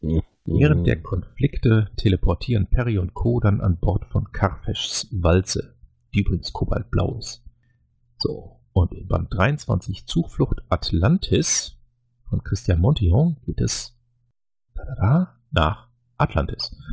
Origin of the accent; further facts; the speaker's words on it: North Rhine-Westphalia, Germany; born there; als gebürtiger Niederrheiner würde ich ja jetzt Huiskes sagen